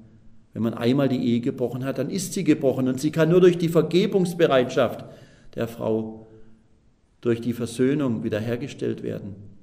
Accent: Pforzheim, Baden-Württemberg, Germany; Es gab in meiner Heimatstadt Pforzheim am Ende des Krieges folgende Situation.

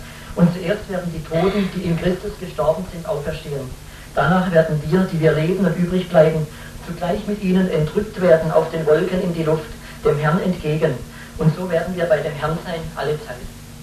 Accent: Pforzheim, Baden-Württemberg, Germany; weil es in der Nähe meiner Heimatstadt Pforzheim liegt

